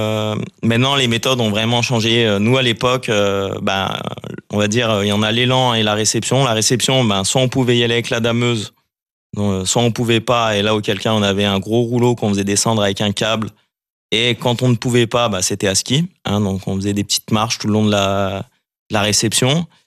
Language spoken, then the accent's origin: French; Auvergne-Rhône-Alpes, France; je rappelle pour les auditeurs que je suis originaire de Savoie